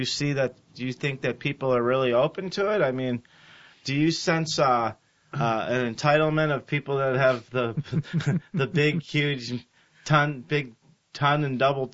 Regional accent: Ohio, United States; moved away; When I came from Ohio, which is extremely fat, I think you can pretty much bicycle across the entire state of Ohio, and you probably wouldn't even hit a hill.

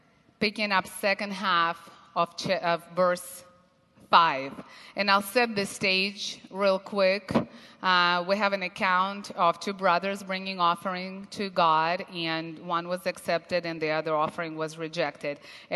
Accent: Russia; English is a second language; or even in my home country we have white knights, they're called, in St. Petersburg.

